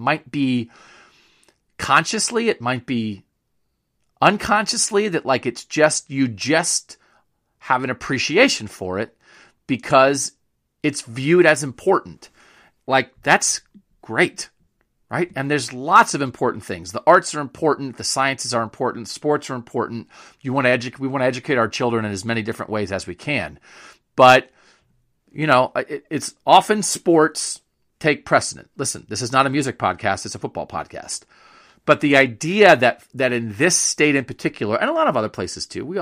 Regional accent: Boston, Massachusetts, United States; I'm from Boston, so it helps with the travel, make tickets affordable again.

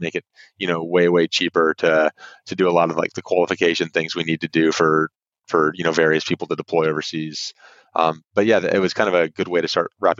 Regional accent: Houston, Texas, United States; I grew up in Houston, Texas, lived there basically my entire childhood.

